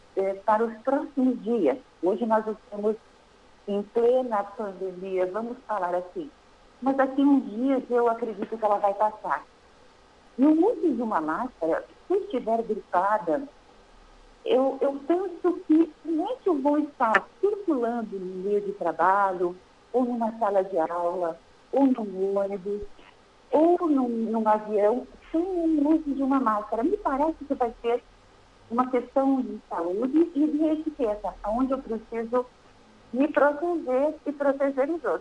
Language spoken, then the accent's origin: Portuguese; Protásio Alves, Rio Grande do Sul, Brazil; Foram para Protásio Alves, que é a minha terra natal.